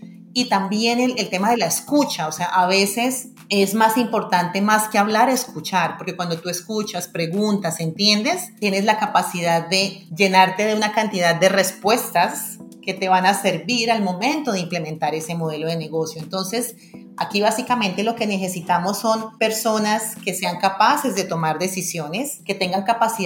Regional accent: Colombia; qué bueno que podamos nosotros como colombianos ser quienes hagamos parte

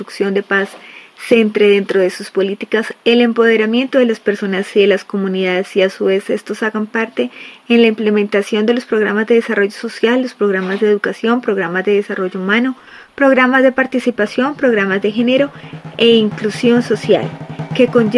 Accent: Colombia; para nosotros como colombianos y como comunicadores

